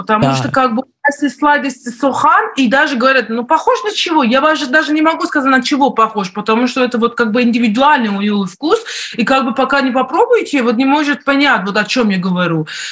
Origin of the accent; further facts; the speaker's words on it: Iran; потому что я же из Ирана, я не могу конкретно сказать